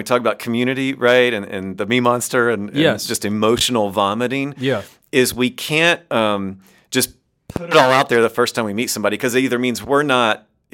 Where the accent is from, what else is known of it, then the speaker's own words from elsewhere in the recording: Kentucky, United States; And I grew up in Kentucky, so it would get cold in the winter, but it's not like Canada, right?